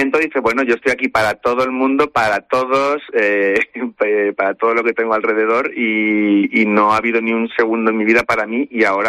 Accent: Mota del Cuervo, Castilla-La Mancha, Spain; also born or lived in Mexico; soy de Mota del Cuervo

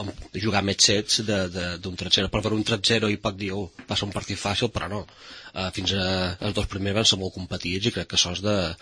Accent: Balearic Islands, Spain; La gent que som els menorquins estem poc acostumats

